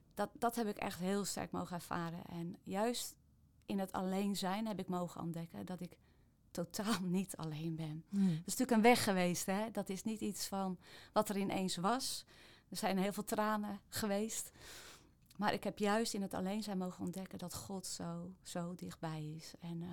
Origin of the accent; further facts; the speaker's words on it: Rijnsburg, South Holland, Netherlands; born there; Geboren in Rijnsburg. Opgegroeid in een heel fijn, warm gezin. Met lieve ouders en een broer en twee zussen. En nu ben ik inmiddels moeder, oma.